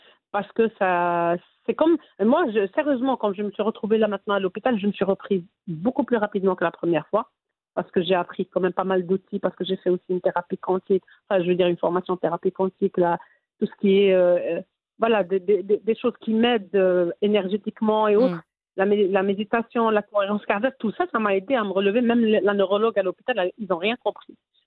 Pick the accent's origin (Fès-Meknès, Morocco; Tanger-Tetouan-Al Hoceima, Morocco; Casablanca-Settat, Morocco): Fès-Meknès, Morocco; Fez; now in Belgium; En tant que marocaine et fassia